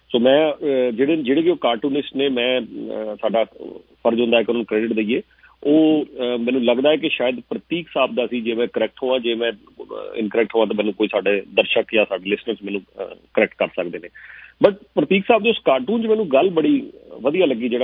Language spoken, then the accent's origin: Punjabi; Punjab, India; but ਜਿਹੜੇ ਅਸੀਂ ਲੱਖਾਂ ਕਰੋੜਾਂ ਦੇ ਵਿੱਚ ਅਸੀਂ ਪੰਜਾਬੀ ਹਾਂ